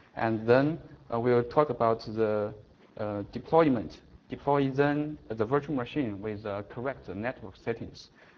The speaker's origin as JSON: {"language": "English", "country": "China", "second_language": "English", "said": "I come from China, and English is not my native language."}